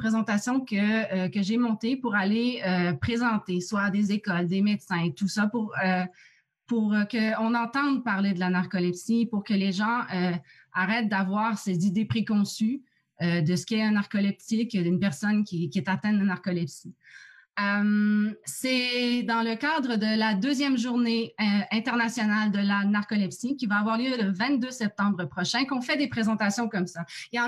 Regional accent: Montreal, Quebec, Canada; Alors, moi, je suis de Montréal, au Canada.

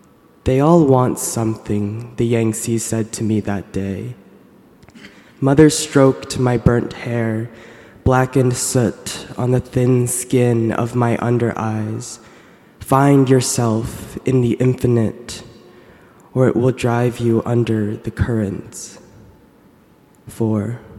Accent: Boston, Massachusetts, United States; I'm the National Student Poet of the Northeast, and I am from Boston.

